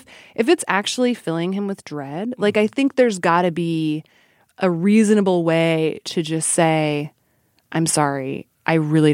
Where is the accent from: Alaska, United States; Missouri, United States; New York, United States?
Alaska, United States; I grew up in Alaska, which maybe has something to do with it.